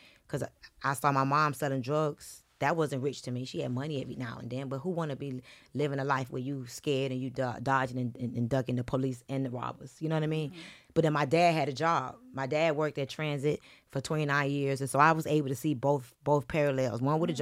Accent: Miami, Florida, United States; now in Atlanta, United States; And I'm going to tell you, so I'm from Miami. I moved to Atlanta in 2005. But my first time coming here was for Freakneek.

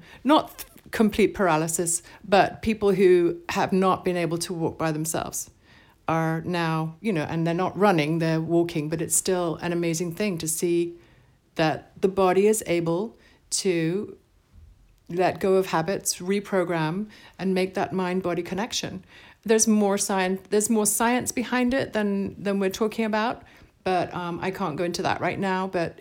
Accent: United Kingdom

